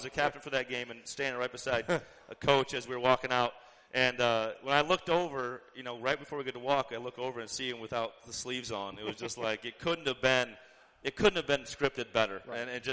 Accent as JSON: {"language": "English", "region": "South Dakota", "country": "United States", "tie": "born or raised there", "said": "I obviously growing up in South Dakota, followed the Vikings as a kid"}